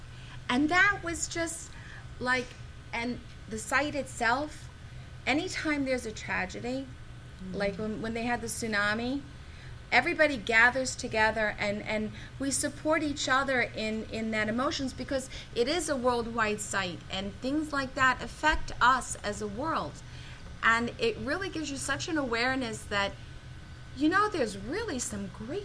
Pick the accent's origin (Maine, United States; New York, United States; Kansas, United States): New York, United States; Like, I'm from New York, and I have to say, I think the most touching thing in my heart was when 9/11 happened.